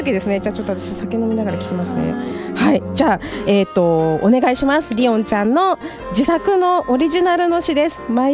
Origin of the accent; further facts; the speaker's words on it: Suzuka, Mie, Japan; 私三重県の鈴鹿市出身なんやけど、